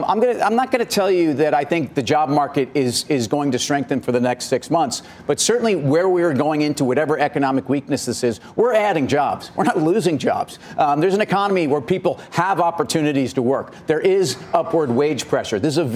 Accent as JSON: {"language": "English", "country": "United States", "said": "which I welcome as an American, for society"}